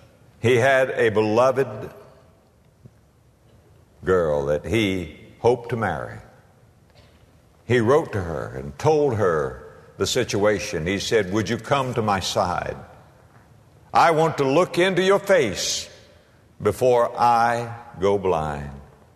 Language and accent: English; West Palm Beach, Florida, United States; I was raised in South Florida, kind of what you might call Hurricane Alley, West Palm Beach, Florida. When I came up here, I thought we were going north.